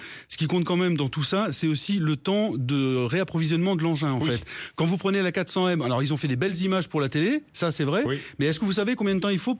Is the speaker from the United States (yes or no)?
no; Bourgogne-Franche-Comté, France; Moi, je viens du Morvan.